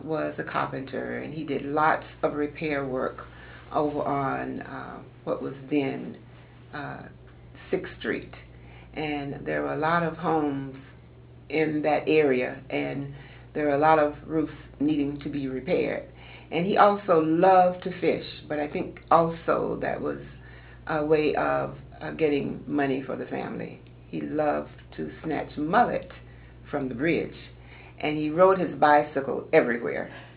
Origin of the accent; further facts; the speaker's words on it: Sarasota, Florida, United States; Well, I was born here in Sarasota in 1938. And my grandparents moved here with 15 children in 1925. From Georgia, Quitman, Georgia, I believe it was. So I was very fortunate to have them raise me.